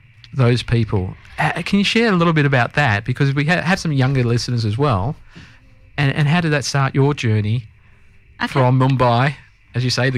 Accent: Australia; me being an Australian, not a migrant

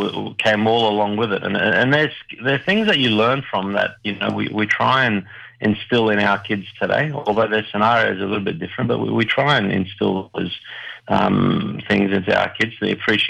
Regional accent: Granville, New South Wales, Australia; I grew up in Granville, and I went to St. Patrick's, Strathfield

